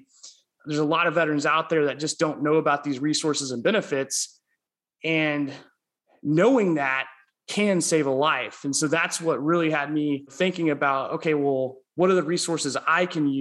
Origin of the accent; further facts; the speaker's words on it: Tulsa, Oklahoma, United States; I'm originally from Tulsa, Oklahoma, born and raised.